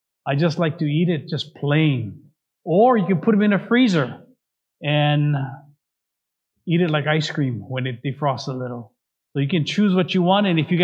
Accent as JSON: {"language": "English", "region": "Hawaii", "country": "United States", "tie": "born or raised there", "lives_now": "California, United States", "said": "When I was growing up in Hawaii, one of the things that we loved was persimmons."}